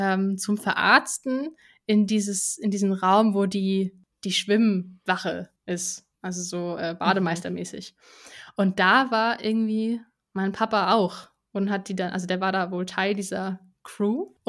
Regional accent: Bavaria, Germany; Goldbach ist im Landkreis Aschaffenburg, wo ich herkomme.

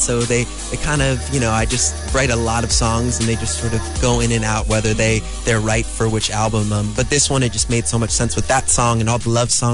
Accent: New York, United States; I'm from New York, she's from New York

